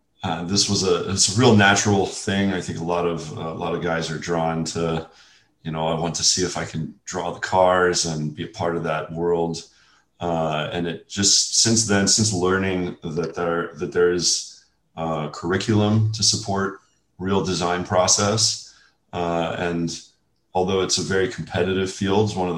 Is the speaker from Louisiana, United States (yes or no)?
yes; New Orleans, Louisiana, United States; I was raised in New Orleans, Louisiana, and this was about the year we had the big hurricane, 2005, 2006